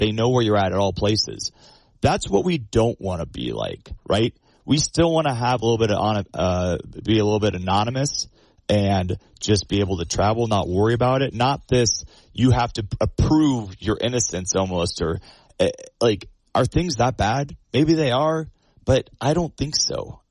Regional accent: Roundup, Montana, United States; I'm from Roundup, as you know.

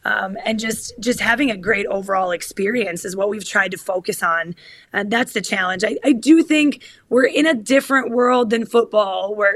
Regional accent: Sheboygan, Wisconsin, United States; I'm from Sheboygan. I had that really, our whole high school conference played in Green Bay.

